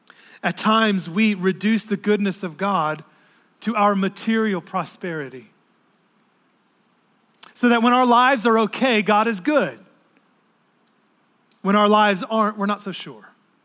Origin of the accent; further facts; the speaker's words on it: Florida, United States; Augustine, I'm from Florida.